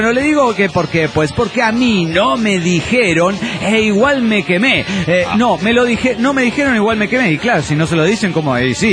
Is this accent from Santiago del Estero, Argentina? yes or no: no; La Plata, Buenos Aires Province, Argentina; de La Plata, Argentina.